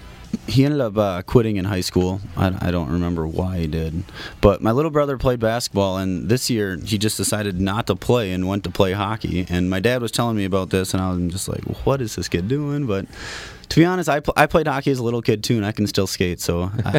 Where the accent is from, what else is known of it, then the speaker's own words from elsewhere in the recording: Waupun, Wisconsin, United States; I come from Waupun, Wisconsin, which is about 4.5 hours away from here.